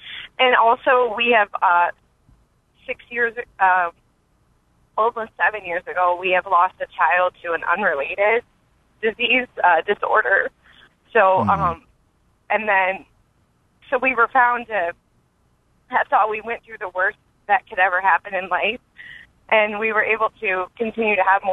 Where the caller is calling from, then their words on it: Jackson, Michigan, United States; I'm calling from Jackson, Michigan.